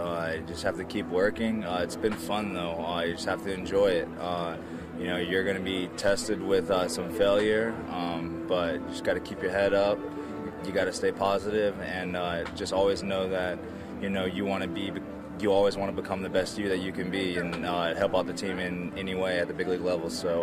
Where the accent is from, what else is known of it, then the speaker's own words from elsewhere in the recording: Pensacola, Florida, United States; I'm from Pensacola, Florida, in the league, and I'm having a blast.